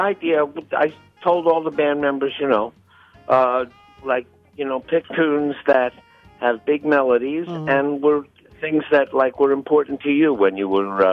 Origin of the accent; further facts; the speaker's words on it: New York, United States; hey, I'm a musician from New York.